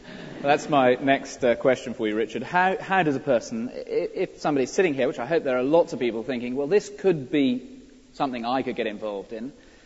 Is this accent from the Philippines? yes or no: yes; Philippines; I'm Filipina.